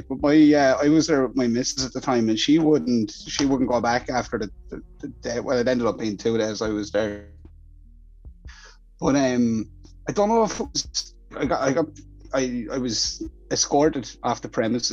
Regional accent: Ireland; Well, without that, I'm Irish.

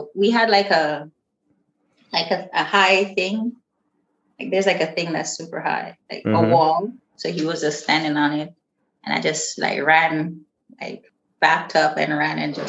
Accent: Jamaica; I love growing up in Jamaica and like all my experience. Like it's what made me who I am.

